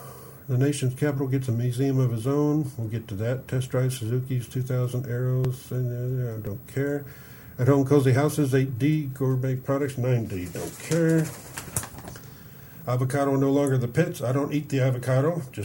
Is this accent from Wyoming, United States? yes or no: no; Denver, Colorado, United States; We grew up with it in Denver.